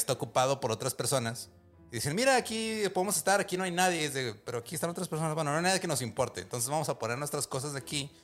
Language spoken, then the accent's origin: Spanish; New Jersey, United States; O sea, somos de Nueva Jersey, ya tenemos nuestra mascota.